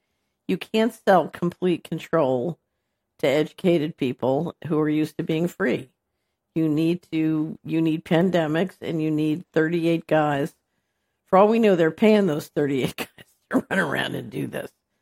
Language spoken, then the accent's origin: English; Philadelphia, Pennsylvania, United States; So I grew up in West Philadelphia